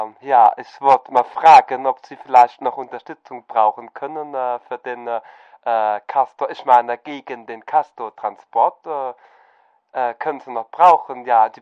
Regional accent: Baden-Württemberg, Germany; Und ich komme doch auch aus der Nähe von Philippsburg und ist dann nicht weit weg nach Leimen.

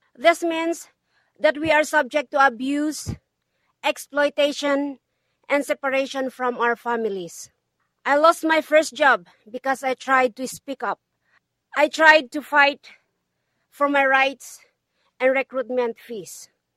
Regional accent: Philippines; moved away as an adult; now in Canada; Good morning … from the Philippines. I came to Canada under the Temporary Foreign Worker Program.

